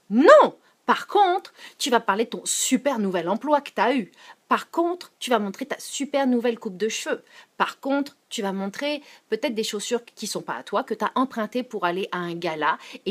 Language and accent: French; France; Donc, quand j'étais jeune, je vivais en France.